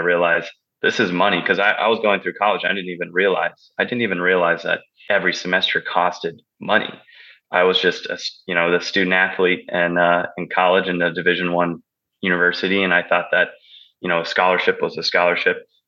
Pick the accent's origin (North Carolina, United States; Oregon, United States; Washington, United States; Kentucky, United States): Oregon, United States; also born or lived in Baton Rouge, Louisiana; My story is I grew up and I was raised in the Northwest, the Pacific rainforest in Oregon. And then I was educated in the swamps of Louisiana over there in Baton Rouge